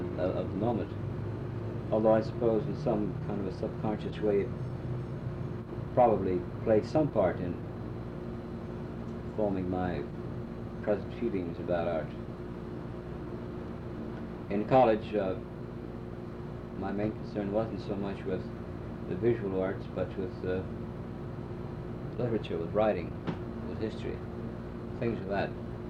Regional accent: New Britain, Connecticut, United States; I was born in New Britain, Connecticut, and I went to school there. I went to a parochial primary school

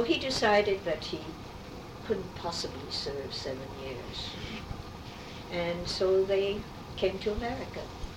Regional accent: New York City, New York, United States; born there; I was born in New York City. Mm-hmm. French parents, mm-hmm. quite young French parents, and they had been in the States only about 2 years

